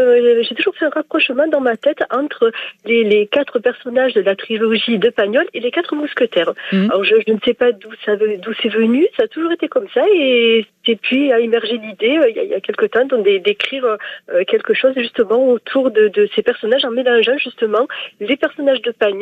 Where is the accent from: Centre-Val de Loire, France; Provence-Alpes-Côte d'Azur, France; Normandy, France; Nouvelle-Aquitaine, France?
Provence-Alpes-Côte d'Azur, France; Marseille; accent: Marseille; je suis une vraie provençale, une vraie marseillaise, avec un accent qui, je pense, ne dément pas ce que je suis en train de dire.